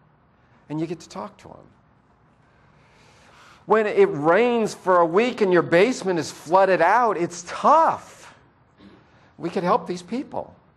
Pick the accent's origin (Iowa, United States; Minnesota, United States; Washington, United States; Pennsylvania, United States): Iowa, United States; now in Mesquite, United States; in Mesquite for about 3.5 years now. We came from Iowa.